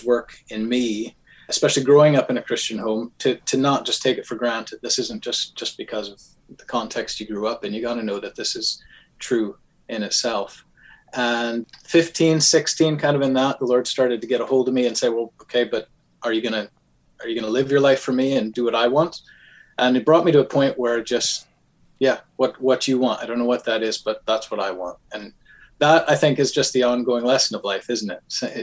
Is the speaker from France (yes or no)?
no; Wisconsin, United States; born there; originally born in Wisconsin. But as a good pastor's kid that I was, we moved around a lot.